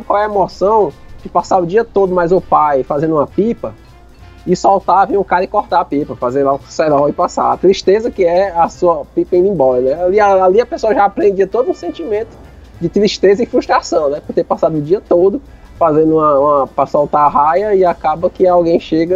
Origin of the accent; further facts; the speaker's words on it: Fortaleza, Ceará, Brazil; Eu fui criado aqui em Fortaleza, num bairro, que a gente chama o bairro do Zé Walter.